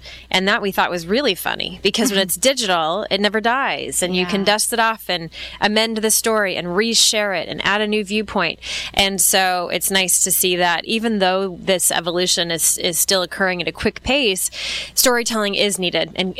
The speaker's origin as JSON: {"language": "English", "region": "Midwest", "country": "United States", "tie": "born or raised there", "said": "So I come from the Midwest, so I'm a lover of this weather and I'll never leave it. But I spent my childhood in the Midwest"}